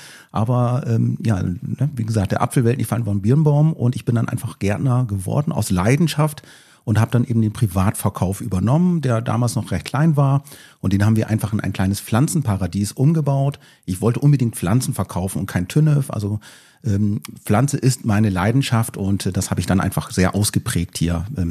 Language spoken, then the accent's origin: German; Dötlingen, Lower Saxony, Germany; ich komme aus Dötling-Aschenstedt. Das liegt bei Wildeshausen bei Oldenburg, Niedersachsen, Deutschland.